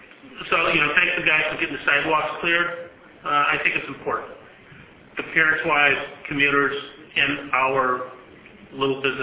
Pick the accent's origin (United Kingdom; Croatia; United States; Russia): United Kingdom; Scotland; I'm Scottish, I invented the word.